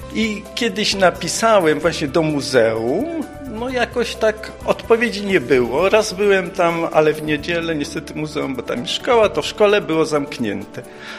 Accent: Gdynia, Pomeranian Voivodeship, Poland; pochodzę z Gdyni.

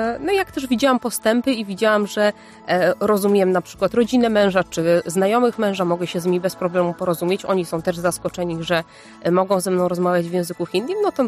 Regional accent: Opole, Opole Voivodeship, Poland; born there; moved away as an adult; now in Warsaw, Poland; Tak, urodziłam się w Opolu, w tej chwili mieszkam w Warszawie, przeprowadziłam się w trakcie studiów i tam już zostałam, także Opole często odwiedzam.

